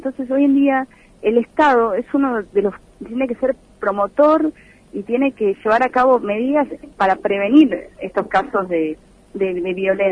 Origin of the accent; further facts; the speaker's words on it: Olavarría, Buenos Aires Province, Argentina; now in Puerto Iguazú, Argentina; yo hace 2 años que vivo en Puerto Iguazú. Soy de Los Pagos, de Olavarría, ahí en la llanura pampeana. Uh-huh. Me formé en la Universidad Nacional de La Plata como bióloga.